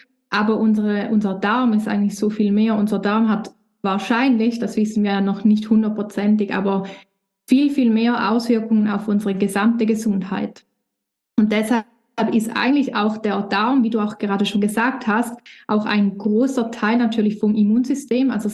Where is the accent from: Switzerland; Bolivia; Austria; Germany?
Switzerland; ich komme aus der Schweiz